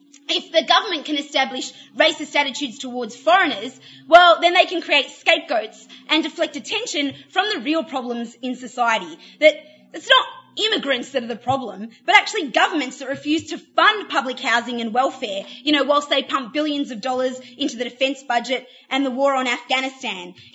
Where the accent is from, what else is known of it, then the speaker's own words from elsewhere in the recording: Australia; when I was growing up in Australia